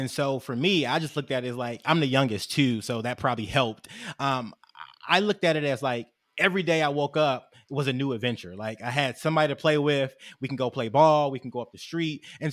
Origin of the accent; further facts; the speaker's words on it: Detroit, Michigan, United States; born and raised in Detroit, Michigan, on the east side of Detroit, between Chalmers and Hayes on a street called Flanders.